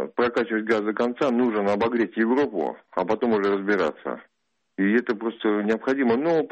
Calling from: Moscow, Russia; я из Москвы звоню.

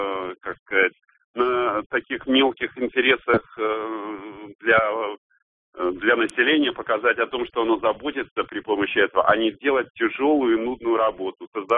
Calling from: Moscow, Russia; я из Москвы звоню.

